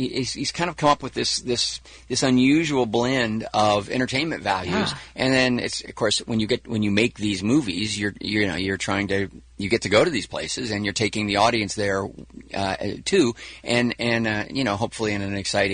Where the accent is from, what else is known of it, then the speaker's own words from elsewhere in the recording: United States; it's always interesting for me as an American because these are really international movies.